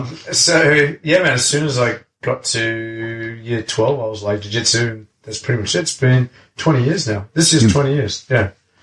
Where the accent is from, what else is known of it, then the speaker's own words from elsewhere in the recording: South Africa; now in Sydney, Australia; I'm from Sydney, and I'm from South Africa originally